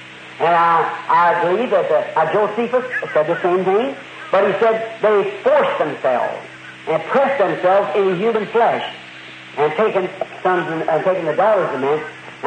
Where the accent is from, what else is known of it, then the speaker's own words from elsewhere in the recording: United States; I'm an American. You know I am.